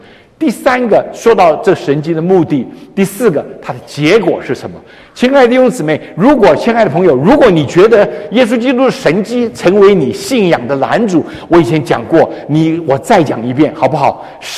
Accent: China; 犹太人跟我们中国人一样聪明啊

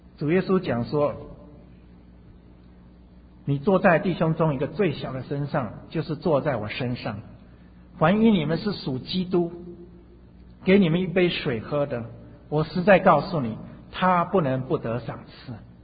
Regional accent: Taiwan; 我是一个在台湾土生土长的道地的台湾人，所以你听我的口气你就知道我是台湾来的。

